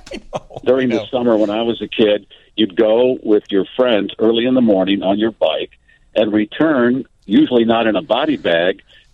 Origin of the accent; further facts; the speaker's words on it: Chicago, Illinois, United States; I grew up in West Pullman, and my friend and I don't believe we did this.